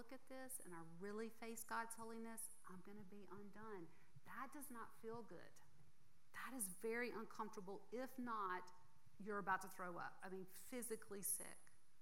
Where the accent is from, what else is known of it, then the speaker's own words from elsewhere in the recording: Mississippi, United States; And boy, I grew up in Mississippi.